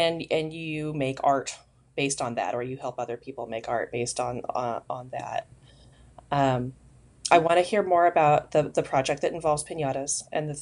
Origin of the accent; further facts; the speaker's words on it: Anaheim, California, United States; Yeah, and it didn't for me because I was from Anaheim.